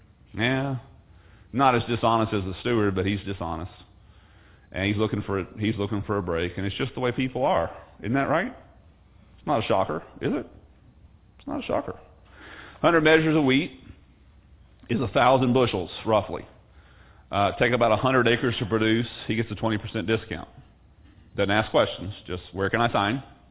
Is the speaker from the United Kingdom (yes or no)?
yes; England, United Kingdom; Well, I'm English